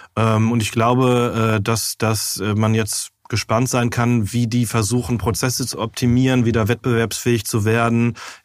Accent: Dortmund, North Rhine-Westphalia, Germany; born there; Also ich komme ja gebürtig aus Dortmund

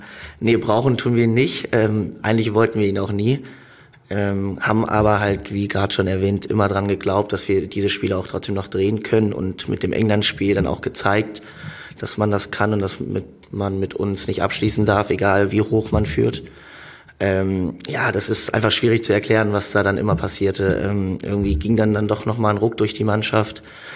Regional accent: Köthen, Saxony-Anhalt, Germany; Die liegt zu Hause in meiner Heimatstadt Köthen bei meinen Eltern.

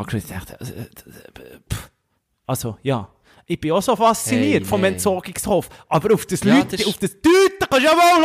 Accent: Bern, Switzerland; Könnte ich als Berner im Wallis entsorgen

